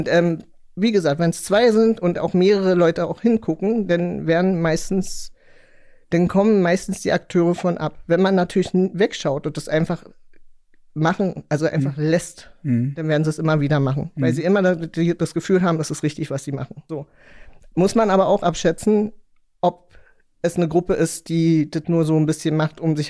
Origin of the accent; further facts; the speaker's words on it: Berlin, Germany; also ich komme ja aus Pankow